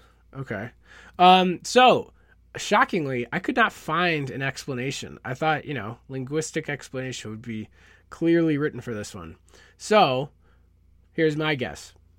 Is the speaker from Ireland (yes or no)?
no; United States; It's because I'm from the United States.